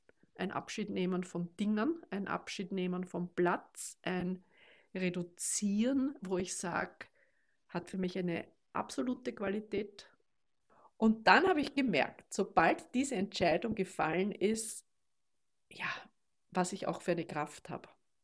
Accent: Vienna, Austria; born there; also born or lived in Mauerbach; habe mich rein von meinem Lebensmittelpunkt zwar immer als Wienerin gefühlt, weil dort seid ihr, meine Kinder, und dort ist mein Geburtshaus

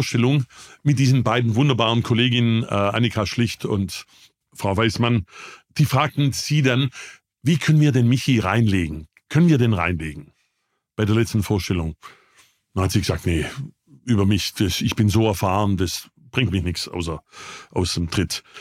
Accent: Baden-Württemberg, Germany; accent: Swabian; ich bin Schwabe, wie man ja verhohlen merkt.

